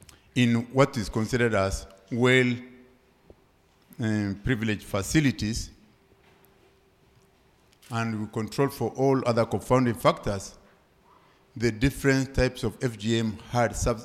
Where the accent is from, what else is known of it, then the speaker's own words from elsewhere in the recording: Kenya; I am from Kenya